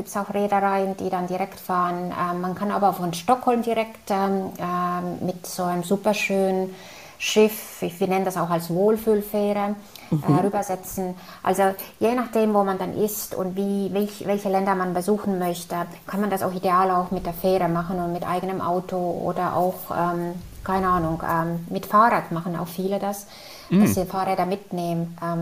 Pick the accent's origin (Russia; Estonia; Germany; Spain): Estonia; first language Estonian; German is a second language; Das ist unsere Muttersprache und das ist eine finno-ugrische Sprache. Und das sprechen so, also mal so mehr als 1 Million Menschen. Also wir haben insgesamt 1,3 Millionen Menschen in Estland Einwohner und mehr als 1 Million hat die Sprache als Muttersprache.